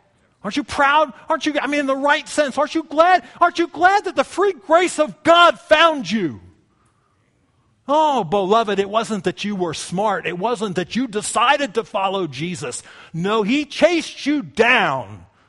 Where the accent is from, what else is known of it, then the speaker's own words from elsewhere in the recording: United States; But I am never going to apologize for being an American.